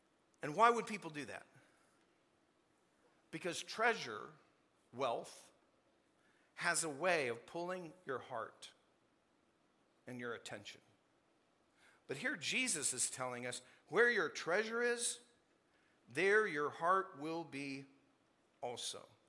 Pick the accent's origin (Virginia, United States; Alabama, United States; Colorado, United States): Colorado, United States; And so I'm from Southern Colorado